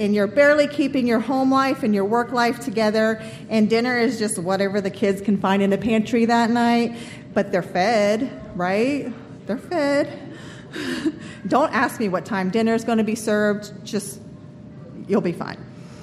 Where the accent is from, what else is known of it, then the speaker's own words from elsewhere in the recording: Tanzania; now in United States; When I was a child growing up in Tanzania, we all assembled in the same room